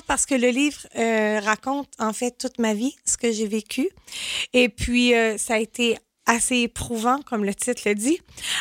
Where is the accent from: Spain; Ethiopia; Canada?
Canada; Quebec; je suis québécoise, je viens du Québec.